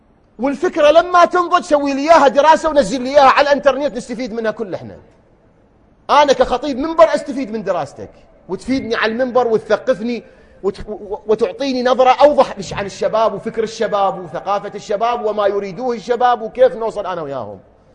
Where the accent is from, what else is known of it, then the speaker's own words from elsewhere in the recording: Iraq; بلدنا الحبيب الغالي بلدنا العراق اللي نبكي عليه